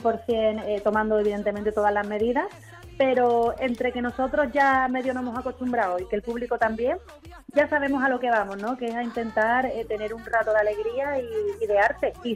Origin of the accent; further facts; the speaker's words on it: Málaga, Andalusia, Spain; la de Barcelona y la de Málaga, en mi tierra